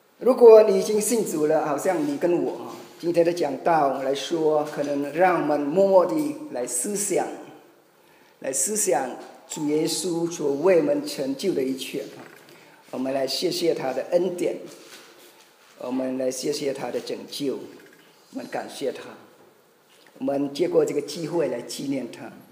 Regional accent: Cambodia; 我是柬埔寨的华侨，所以我的中文可能是的口音有一点是可能你是不太熟

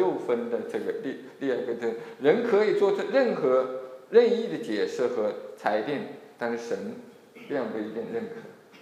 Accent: China; 大多数我们中国人呢，对同性恋还是持反感的态度。

